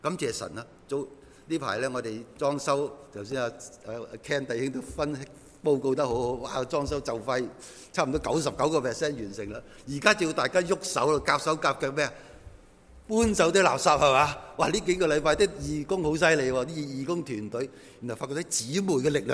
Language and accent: Cantonese; China; 我哋中國人食嘢食筷子，用筷子夾嘢食，好叻噶嘛！